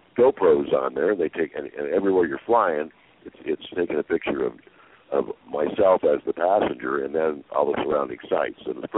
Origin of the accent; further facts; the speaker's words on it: Westchester, California, United States; And then when I grew up in Westchester, it was less than a block from Sepulveda.